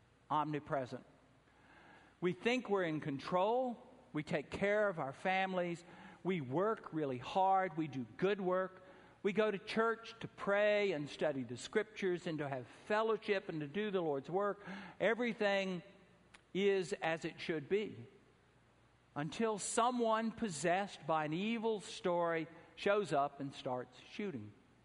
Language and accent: English; Atlanta, Georgia, United States; Growing up in Atlanta, I heard the same story. I never heard it from my family, and I never heard it from my church